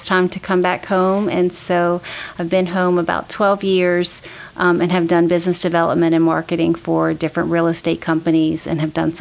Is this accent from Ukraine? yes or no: no; Lafayette, Louisiana, United States; moved away as an adult; So I am originally from Lafayette, graduated from UL with a degree in communications and English.